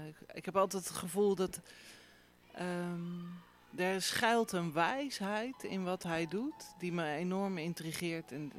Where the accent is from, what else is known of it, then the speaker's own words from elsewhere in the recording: The Hague, South Holland, Netherlands; Maar ik kom officieel uit Den Haag.